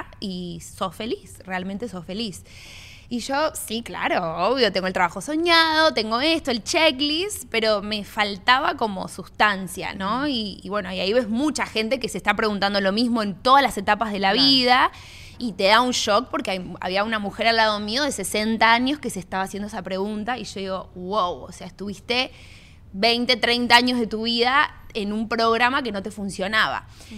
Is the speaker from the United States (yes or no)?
yes; Miami, Florida, United States; also born or lived in Argentina; Yo soy argentina, pero me crié acá en Miami. Entonces, mis amigas eran cubanas, mexicanas, venezolanas. Y yo digo, bueno, yo soy un mezclum de un poquito, un sancocho de todo eso.